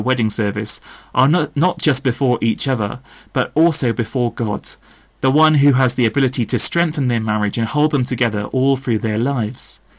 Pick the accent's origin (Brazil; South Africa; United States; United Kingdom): United Kingdom; accent: English with hints of Welsh; He couldn't even understand my English accent very clearly, especially with all the hints of Welsh.